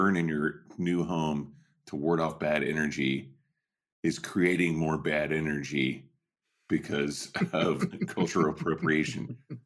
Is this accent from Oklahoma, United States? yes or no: yes; Oklahoma, United States; when I was a kid, you know, growing up in Southwest Oklahoma, it was like, it was a very important thing.